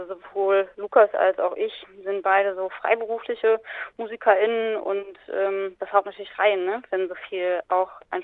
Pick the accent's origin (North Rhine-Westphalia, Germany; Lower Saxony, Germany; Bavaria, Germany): North Rhine-Westphalia, Germany; Bielefeld; Ich komme aus Bielefeld